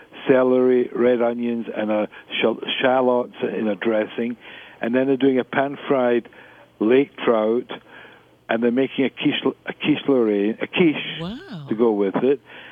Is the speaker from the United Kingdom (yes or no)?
yes; United Kingdom; now in Canada; But when we come from Britain, and in the UK, you were never more than 70 miles away from the sea, no matter where you lived there.